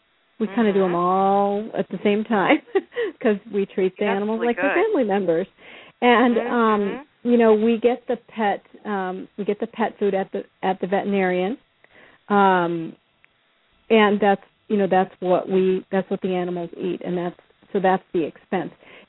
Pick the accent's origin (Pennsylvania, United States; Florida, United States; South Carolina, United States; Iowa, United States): Iowa, United States; just growing up in Iowa and everything, you know, we always saw the cows.